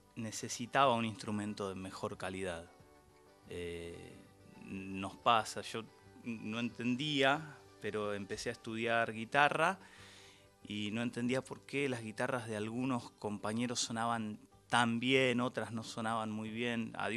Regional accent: La Plata, Buenos Aires Province, Argentina; Soy de La Plata.

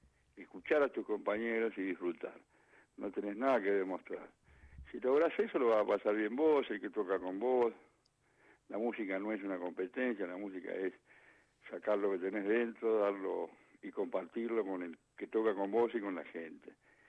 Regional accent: Monte Grande, Buenos Aires Province, Argentina; also born or lived in Villa Diamante; nací en Monte Grande, después me crié en Villa Diamante hasta los 11 años, que volvimos a Monte Grande con una inundación muy grande que hubo, y volvimos, y viví mucha pobreza, pero no miseria

